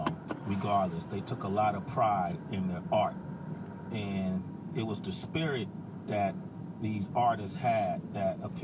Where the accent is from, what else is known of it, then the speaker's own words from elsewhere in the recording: Oakland, California, United States; Growing up in Oakland, California, you know, in the 80s when we were kids, we were looking for direction